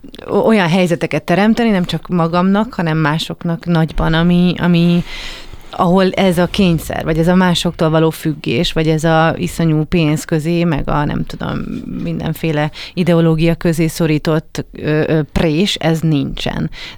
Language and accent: Hungarian; Budapest, Hungary; Én budapesti vagyok, és egy vidéki, igazából kisvárosba, amit összehasonlíthatatlan Budapest, tehát teljes összezártságban iszonyú intenzív 4-5 év volt.